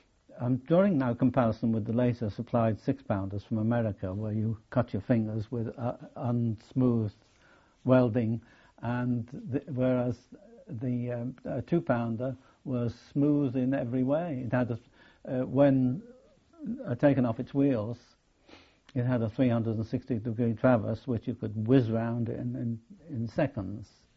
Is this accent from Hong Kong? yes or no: no; Liverpool, North West England, United Kingdom; I was born in Liverpool, on a notable date, really, 1st of January, 1920.